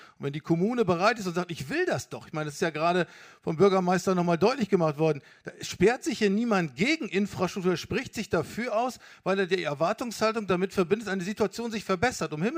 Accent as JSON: {"language": "German", "region": "Lower Saxony", "country": "Germany", "said": "Ehrlicherweise als Niedersachse auch"}